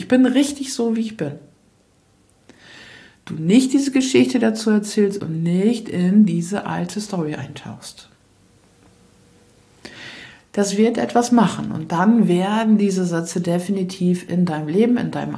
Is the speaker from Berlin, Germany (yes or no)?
no; Lower Saxony, Germany; ich komme aus Ostfriesland